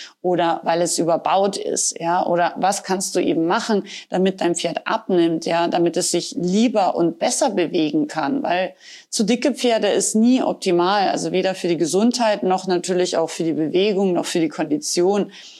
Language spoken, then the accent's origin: German; Rauris, Salzburg, Austria; ich komme ja aus Rauris, aus dem Innergebirg, sagt man, aus Österreich.